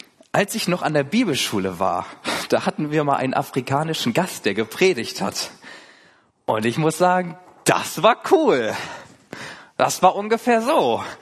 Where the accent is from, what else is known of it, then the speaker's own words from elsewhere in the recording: Schleswig-Holstein, Germany; ich bin gar kein Lipper, ich komme aus Schleswig-Holstein, bei uns ist das ja ganz anders